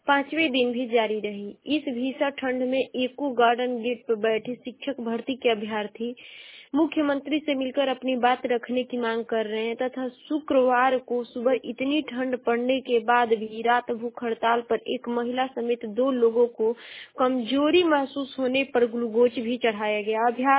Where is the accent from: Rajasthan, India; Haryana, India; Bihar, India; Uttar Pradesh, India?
Uttar Pradesh, India; Ballia; और मैं बलिया जिले की निवासी हूँ।